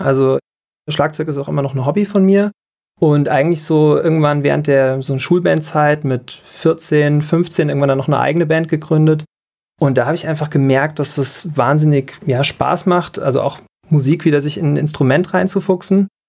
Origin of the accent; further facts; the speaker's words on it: Abergen, Hesse, Germany; Beziehungsweise so aufgewachsen in Abergen, das ist noch weiter draußen, so 40 Kilometer. Und Schwalbach war das nächste Krankenhaus.